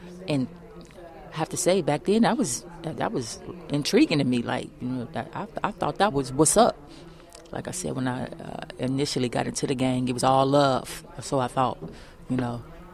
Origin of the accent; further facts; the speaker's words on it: Chicago, Illinois, United States; I could say, you know, growing up in Chicago, Illinois, in what they call, quote-unquote, the projects, you know, it's pretty rough.